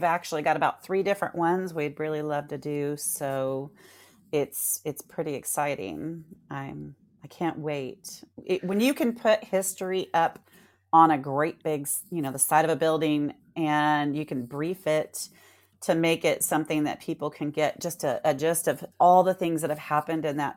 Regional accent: California, United States; born there; also born or lived in Missouri / Las Vegas; So I was born in California. I've lived in Missouri, which is probably 20 minutes away. I lived in Missouri half my life, and I've lived in California half my life, with a little bit of sliver of Las Vegas in there.

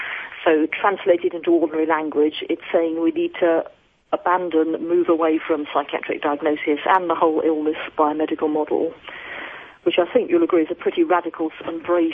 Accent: United Kingdom; Again, remember, I'm a Brit.

